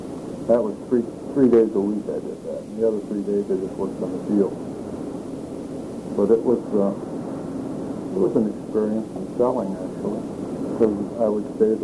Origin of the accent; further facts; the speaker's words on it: Temperance, Michigan, United States; born there; I was born in 1922 in Temperance, Michigan, in a house that was directly in back of Francis Food Plant